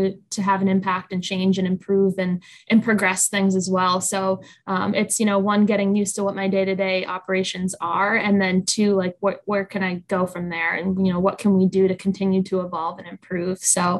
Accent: Boston, Massachusetts, United States; I grew up in the Boston area.

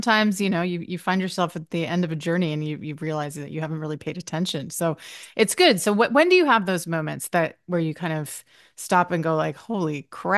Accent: Canada; I loved him. I was a Montreal Canadiens fan as a kid.

